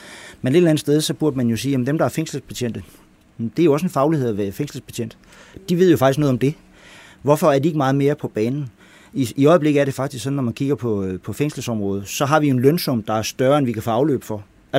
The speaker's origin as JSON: {"language": "Danish", "town": "Guldborgsund", "region": "Zealand", "country": "Denmark", "said": "Nu kommer jeg fra Guldborgsund."}